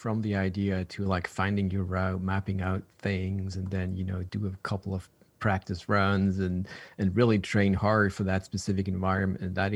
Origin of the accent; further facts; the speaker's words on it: Switzerland; Yeah, I grew up in Switzerland, so right in the Swiss Alps in the middle.